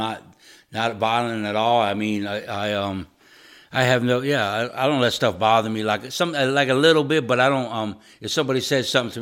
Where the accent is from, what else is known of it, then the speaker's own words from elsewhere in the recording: Florida, United States; now in Ohio, United States; I'm from Florida, maybe from prison, maybe from hanging.